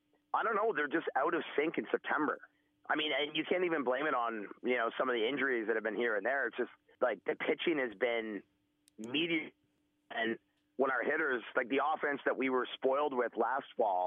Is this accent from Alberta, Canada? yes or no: no; Toronto, Ontario, Canada; I'm like, not exactly. We're from Toronto.